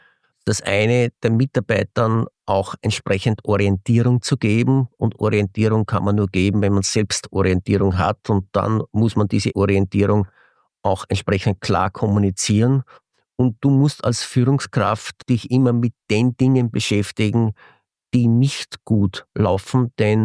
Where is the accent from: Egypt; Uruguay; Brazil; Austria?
Austria; Ampflwang, Upper Austria; ich habe bei einer Fensterbankfirma in Ampfelwang in meinem Heimatort gearbeitet.